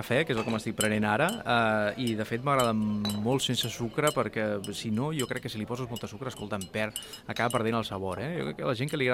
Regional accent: Reus, Catalonia, Spain; abans estava a la delegació de Tarragona, soc de Reus, i evidentment allà ens tira molt també l'hoquei

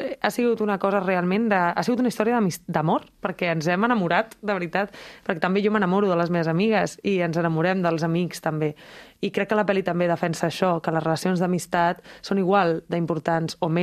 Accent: Barcelona, Catalonia, Spain; also born or lived in Mallorca / Madrid; jo vaig néixer a Mallorca, però m'he criat a Barcelona, he viscut molts anys a Madrid, llavors no tinc un vincle afectiu amb un lloc

